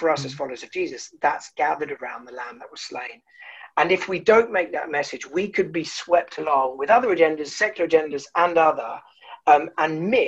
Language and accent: English; Birmingham, West Midlands, United Kingdom; accent: Birmingham; And then we moved to Birmingham. He became the vicar of St. John's Harborne. So, you know, the secondary school years were in Birmingham. I managed to avoid the accent, so often people don't realise I am a Brummie, but I am indeed a Brummie.